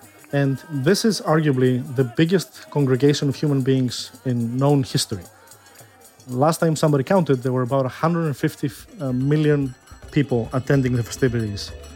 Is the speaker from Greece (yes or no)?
yes; Greece; English is a second language; I come from Greece, so in rural areas of Greece, certainly when I was younger, when I was a kid